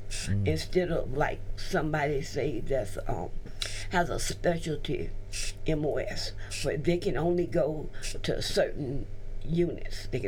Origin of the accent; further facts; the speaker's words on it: Orlando, Florida, United States; I'm from Orlando, Florida.